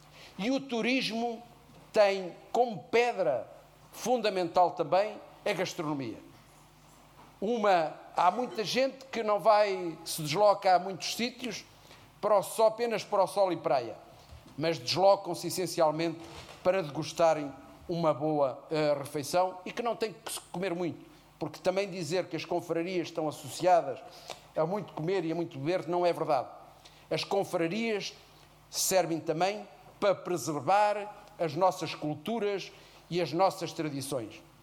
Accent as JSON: {"language": "Portuguese", "town": "Lorvão", "region": "Centro", "country": "Portugal", "said": "E regressando a Lourvão e à minha terra"}